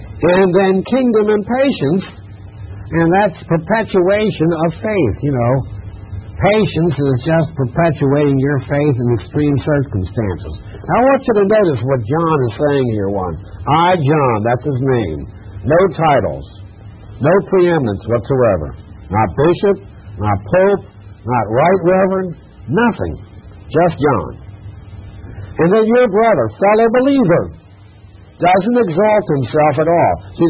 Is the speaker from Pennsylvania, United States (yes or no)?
yes; Philadelphia, Pennsylvania, United States; Now, years ago, I grew up in Philadelphia before I became a Christian.